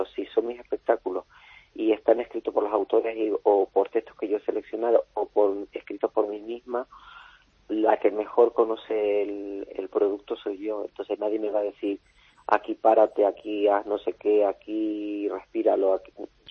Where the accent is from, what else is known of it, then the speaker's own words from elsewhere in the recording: Canary Islands, Spain; moved away as an adult; now in Madrid, Spain; Yo soy ya de Madrid. Soy, vamos a ver, soy canaria porque nací en Canarias, pero ya soy mitad y mitad, soy medio canaria, medio madrileña, porque... Me vine para acá con 19 años y tengo 56 ahora mismo